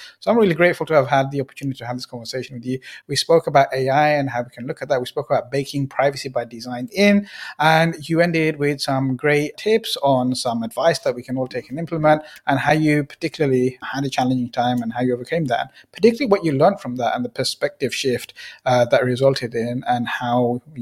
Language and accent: English; North West England, United Kingdom; born there; So I was born just outside of Manchester in a small village, right?